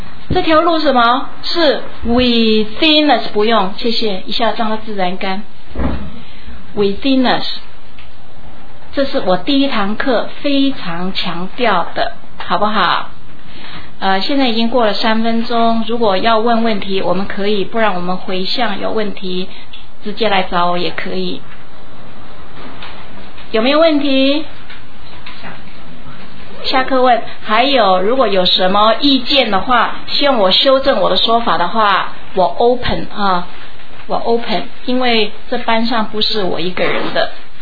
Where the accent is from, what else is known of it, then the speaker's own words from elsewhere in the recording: Chiayi, Chiayi County, Taiwan; 我们这就是台湾的一般。我是嘉义的菩萨